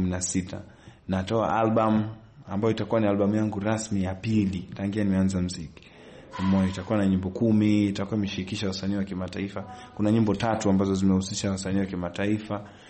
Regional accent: Central Tanzania, Tanzania; born there; Mimi nilizaliwa Tanzania kanda ya kati.

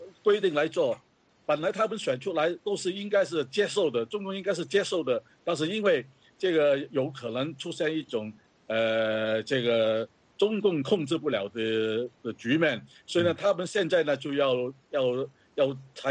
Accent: Hong Kong; 我们香港人

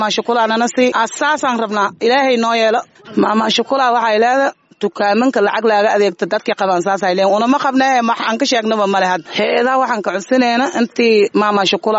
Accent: Kismayo, Jubaland, Somalia; ana waxaan ka soo barakacay Kismaayo

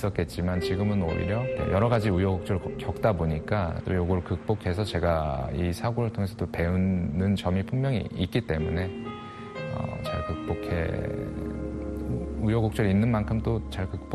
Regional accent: South Korea; now in United States

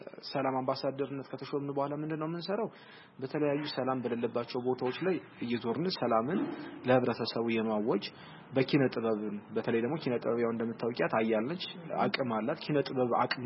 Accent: Bahir Dar, Amhara, Ethiopia; ተወልጄ ያደኩት ባህር ዳር ከተማ ነው። የምኖረው ባህር ዳር ከተማ ነው።

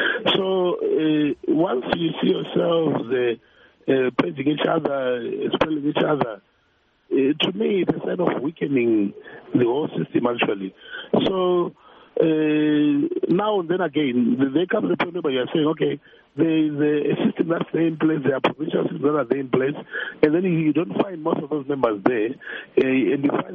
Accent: Bulawayo, Zimbabwe; Well, I'll tell you, myself personally, I'm from Matabeleland here in Bulawayo.

